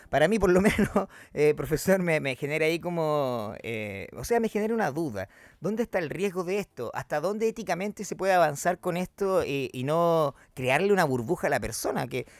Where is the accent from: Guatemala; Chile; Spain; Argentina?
Chile; ¿estamos nosotros preparados como los chilenos para esto?